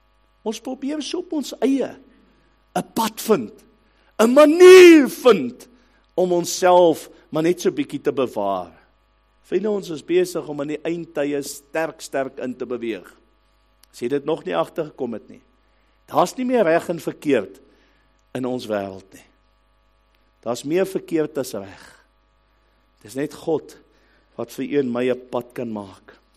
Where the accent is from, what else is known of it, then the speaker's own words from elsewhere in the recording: Eastern Cape, South Africa; En waar ek vandaan kom in die Ooskaap, daar in die potensie vallei.